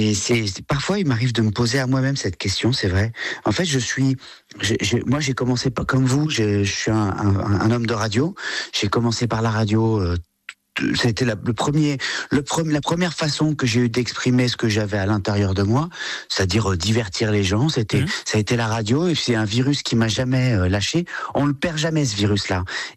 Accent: Réunion; moved away as an adult; now in France; moi j'ai grandi à La Réunion, j'y suis né et j'y ai grandi jusqu'à l'âge de 25 ans. Je suis arrivé en métropole, j'avais déjà quasiment 25 ans.

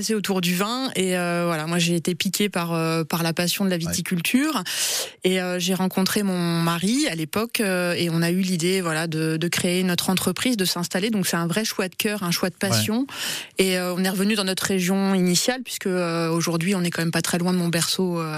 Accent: Châteauroux, Centre-Val de Loire, France; Moi, je suis originaire de Châteauroux, donc une région où il n'y a pas beaucoup de vignes.

